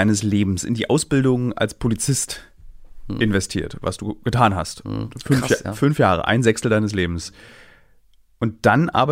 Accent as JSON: {"language": "German", "region": "Berlin", "country": "Germany", "said": "Ich bin einer als Berliner"}